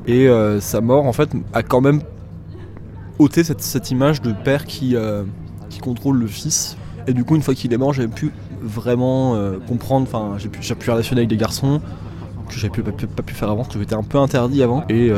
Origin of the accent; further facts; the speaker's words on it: Le Havre, Normandy, France; now in Paris, France; J'ai 23 ans, je suis en master en sciences de la Terre. Je viens du Havre à la base, j'ai passé une vingtaine d'années au Havre. Et maintenant, je suis à Paris.